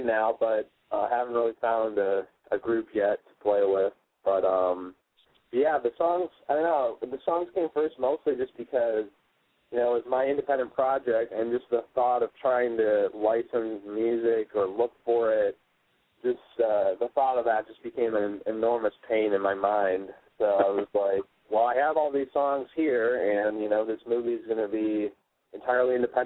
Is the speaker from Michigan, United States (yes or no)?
yes; Holland, Michigan, United States; I'm from Holland, Michigan originally, and I went to school at Columbia College Chicago